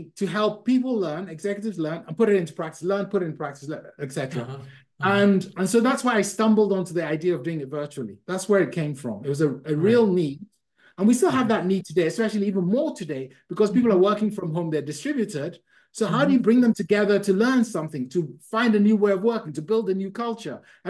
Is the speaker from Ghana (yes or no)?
yes; Ghana; born there; I was born in a country called Ghana in West Africa